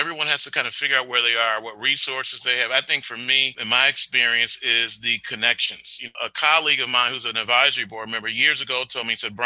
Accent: Waukegan, Illinois, United States; where I grew up in Waukegan, Illinois, there were sections of housing that were designed for veterans when they came back

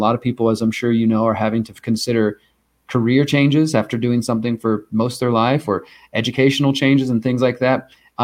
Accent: Houston, Texas, United States; now in Mexico; You know, so I live in Mexico, but I'm originally from Houston, and Houston was one of the places where the Houston Methodist fired a bunch of nurses, and there was a lawsuit.

